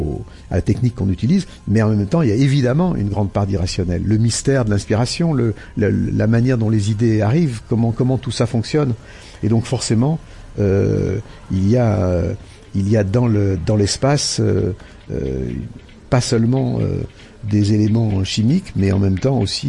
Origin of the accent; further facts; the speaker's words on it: Lyon, Auvergne-Rhône-Alpes, France; moi, je viens de Lyon et mes parents et les familles de mon père et de ma mère sont lyonnais, et les deux.